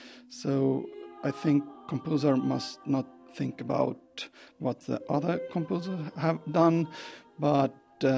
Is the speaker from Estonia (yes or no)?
yes; Estonia; English is a second language; I'm a composer from Estonia.